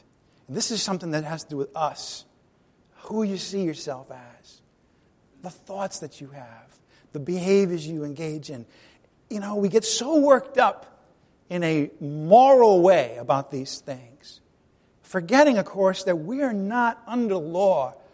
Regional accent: Rhode Island, United States; I wanted you to pronounce it because I'm from Rhode Island and I have trouble with R.

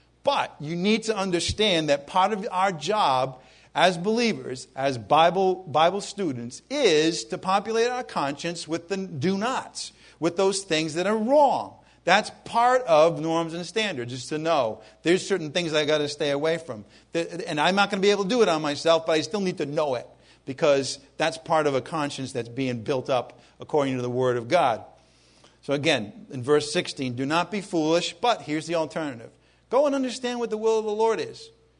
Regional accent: Ireland; Because, you know, I'm Irish.

